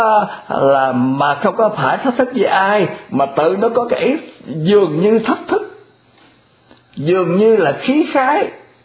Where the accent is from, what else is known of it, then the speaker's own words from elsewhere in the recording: Mekong Delta, Vietnam; Còn để muốn nói lên mình là dân miền Tây Nam Bộ là tôi dùng chữ mần.